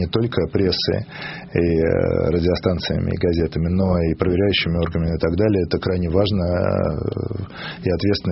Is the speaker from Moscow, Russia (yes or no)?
yes; Moscow, Russia; а я сам из тех краев. Я вырос и родился в Москве. И научился плавать в нашем динамовском бассейне.